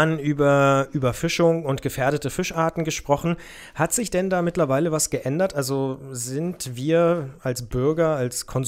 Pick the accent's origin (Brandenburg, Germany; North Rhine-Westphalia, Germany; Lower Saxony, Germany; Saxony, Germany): Brandenburg, Germany; Potsdam; Das ist für mich als Potsdamer natürlich relativ schwierig.